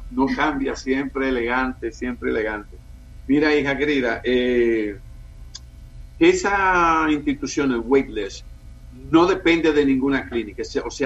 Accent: Dominican Republic; El tiempo será el juez de cómo nosotros, como dominicanos, porque cada sociedad tiene una idiosincrasia.

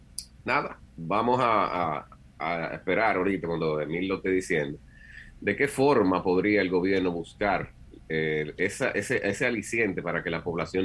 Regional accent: Dominican Republic; Lo que sí nos gustaría, como dije, a todos los dominicanos

